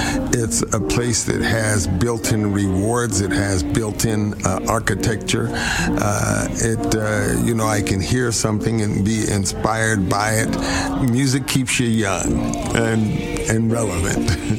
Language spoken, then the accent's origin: English; Cheyenne, Wyoming, United States; I grew up in Cheyenne, Wyoming.